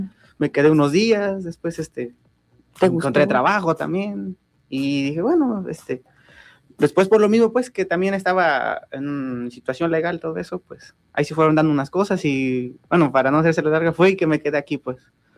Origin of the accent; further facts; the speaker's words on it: Taxco, Guerrero, Mexico; born there; now in Zacatepec, Mexico; Yo nací en Taxco.